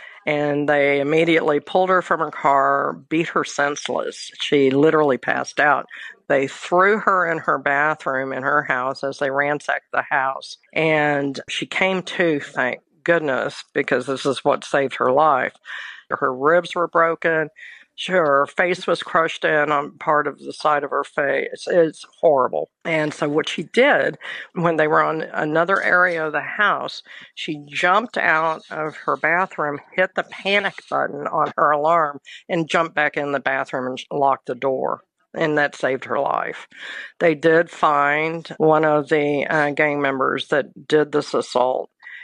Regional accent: Dallas, Texas, United States; I'm born and raised in Dallas, and of course, I still have a lot of friends there.

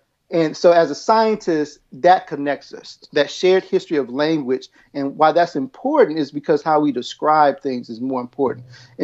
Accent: Southern US, United States; accent: Southern; If you hear my accent, I'm actually from the South.

